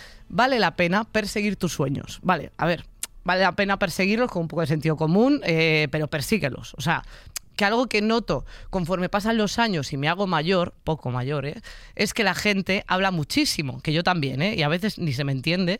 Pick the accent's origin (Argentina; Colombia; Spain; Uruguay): Spain; A Coruña, Galicia; Hay uno de Coruña, de mi tierra